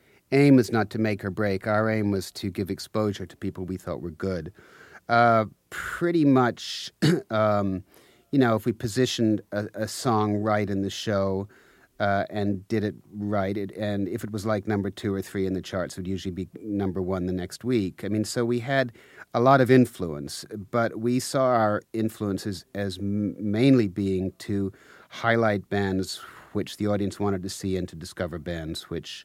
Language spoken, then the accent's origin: English; United States; Well, I'm American, and so I was over there, kind of as in a dual role, as working in England, but I was American.